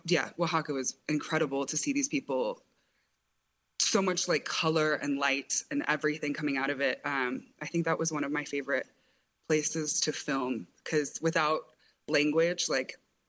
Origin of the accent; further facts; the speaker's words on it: Black Mesa, Arizona, United States; You know, growing up in Black Mesa, we would constantly have to be careful of, like, what day the mine was going or what things